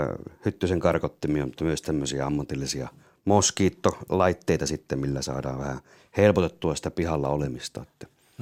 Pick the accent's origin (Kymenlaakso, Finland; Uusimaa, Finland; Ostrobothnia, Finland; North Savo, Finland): Ostrobothnia, Finland; now in Pirkanmaa, Finland; kun mä oon Pohjanmaalta kotoisin, niin siellä ei minun nuoruudessani edes tunnettu hirvikärpäsiä, mutta kun tulin sitten Pirkanmaalle